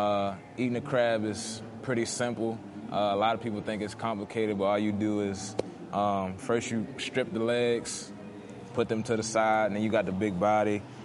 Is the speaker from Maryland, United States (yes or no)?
yes; Baltimore, Maryland, United States; I'm from Baltimore, Maryland. Play cornerback.